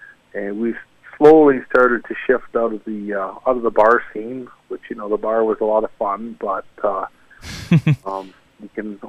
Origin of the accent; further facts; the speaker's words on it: Canada; being Canadian, that's a good place to be lined up with hockey.